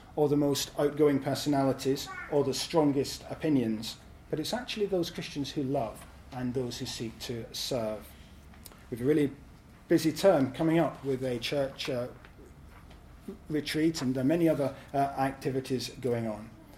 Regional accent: Scotland, United Kingdom; I'm from Scotland.

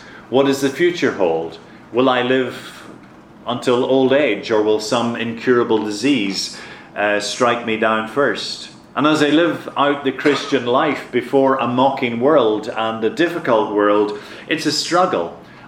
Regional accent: Ireland; and also in my home country of Ireland.

